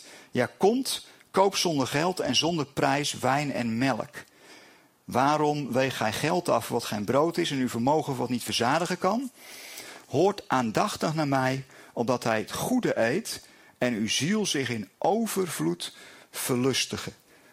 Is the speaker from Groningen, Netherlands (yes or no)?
no; Boskoop, South Holland, Netherlands; born there; Niet naar Jeruzalem, maar naar Boskoop, mijn geboorteplaats.